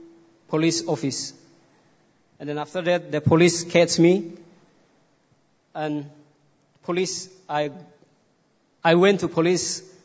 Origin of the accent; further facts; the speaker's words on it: Timor-Leste; I'm 31 years old. I am from East Timor.